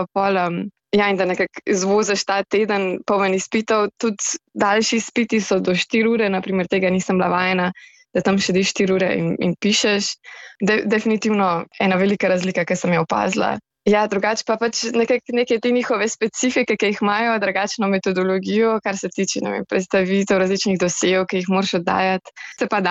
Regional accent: Upper Carniola, Slovenia; now in France; Čeprav prihajam iz Gorenjske in bi rekla, da sem navajena lepih pogledov na gore

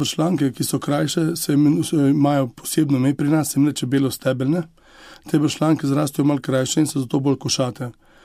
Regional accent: Sevnica, Lower Sava, Slovenia; jaz prihajam iz Sevnice, tam imamo tudi podjetje, to je na naši družinski kmetiji.

